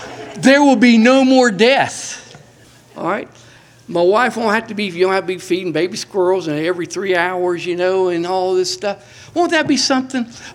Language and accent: English; Inwood, United States; I grew up here in Inwood, and I would walk to school.